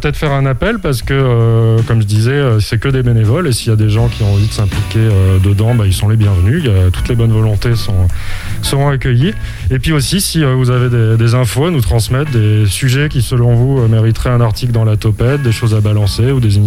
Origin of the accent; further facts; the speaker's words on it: Moulins, Auvergne-Rhône-Alpes, France; Moi, à la base, je viens de l'Allier, qui est un département en Auvergne, donc un département rural, lui aussi.